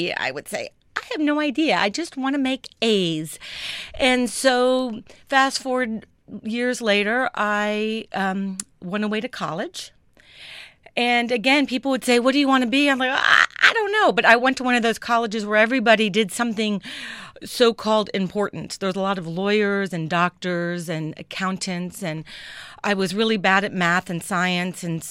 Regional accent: Miami, Florida, United States; born there; I was born in Miami at Baptist Hospital and went to public schools.

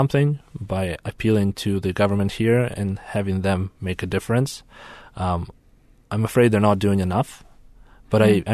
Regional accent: Kharkiv, Kharkiv Oblast, Ukraine; It's the closest water you have to my hometown, Kharkiv. It's the only kind of seaside that we have in Ukraine.

